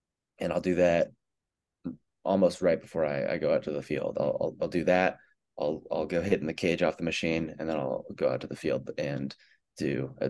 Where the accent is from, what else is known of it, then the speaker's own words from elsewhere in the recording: Seattle, Washington, United States; So I grew up in Seattle, pretty much right in the city.